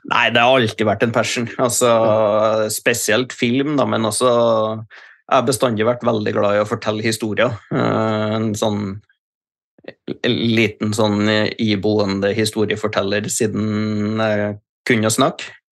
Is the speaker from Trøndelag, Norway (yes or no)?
yes; Stjørdal, Trøndelag, Norway; also born or lived in Bergen; Født og oppvokst på Stjørdal, eller jeg født I Bergen da, faktisk.